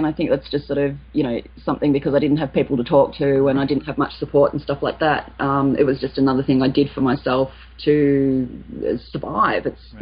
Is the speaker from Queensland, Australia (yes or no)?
no; Melbourne, Victoria, Australia; I'm Australian. I was born in Melbourne.